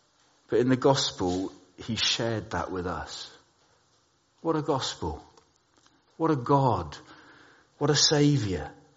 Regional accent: England, United Kingdom; I know we're English, but we are allowed to smile at that.

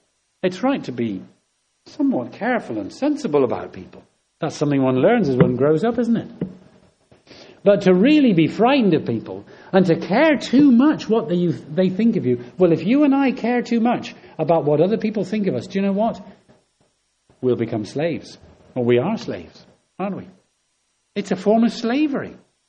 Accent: England, United Kingdom; I know we're English, most of us, or British. Perhaps we are British.

